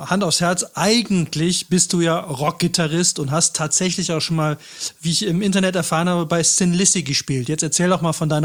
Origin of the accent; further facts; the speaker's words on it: Cologne, North Rhine-Westphalia, Germany; ich bin ja selber Rheinländer, Kölner.